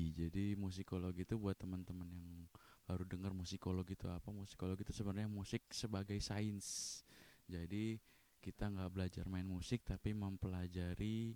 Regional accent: Bekasi, West Java, Indonesia; Padahal saya juga dari Bekasi ya.

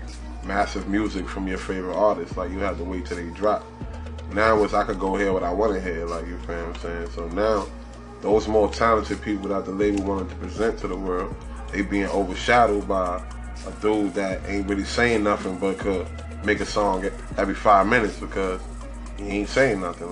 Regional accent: New York City, New York, United States; from East New York. You know what I mean? Pink Houses, Brooklyn.

